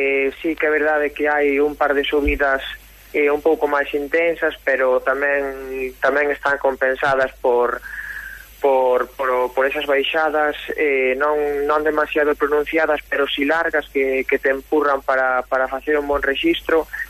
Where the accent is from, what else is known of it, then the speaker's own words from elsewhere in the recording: A Pastoriza, Galicia, Spain; son de Lugo, bueno, son de La Pastoriza, encántame correr en Lugo.